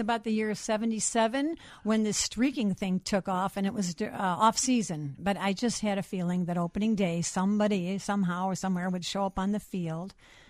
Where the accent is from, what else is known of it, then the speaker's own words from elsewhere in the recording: Chicago, Illinois, United States; I was born in Chicago, and I went to Roosevelt High School. On the Northwest Side.